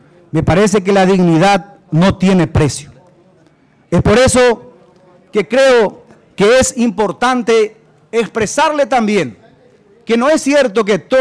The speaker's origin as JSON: {"language": "Spanish", "town": "Encarnación", "region": "Itapúa", "country": "Paraguay", "said": "Yo soy encarnaceno, soy de Itapúa."}